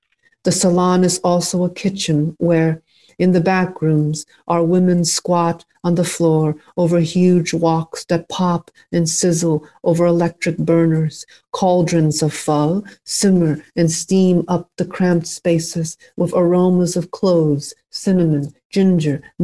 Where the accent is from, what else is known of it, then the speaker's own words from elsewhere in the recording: United States; despite being a Buddhist, I am an American.